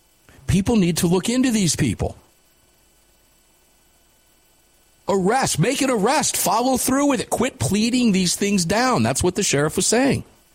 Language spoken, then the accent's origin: English; Michigan, United States; Yeah, in Michigan, I spent a number of years growing up in Michigan from the time I was 9 to 15. And we were plinking like crazy all the time. I fired my first gun in Michigan.